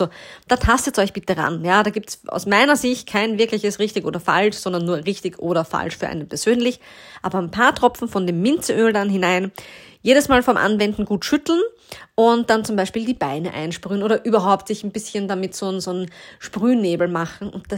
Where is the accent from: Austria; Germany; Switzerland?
Austria; auch scheinbar endlich bei uns in Österreich der Sommer an, Mitte, Ende Juni.